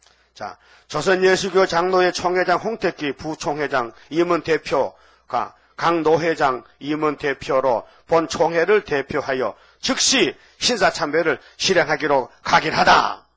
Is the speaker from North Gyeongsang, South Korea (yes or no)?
yes; Dain, North Gyeongsang, South Korea; 제가 어릴 때 미국 사람들이 우리 다인면을 지나가면서 미군 트럭이 지나갔대요.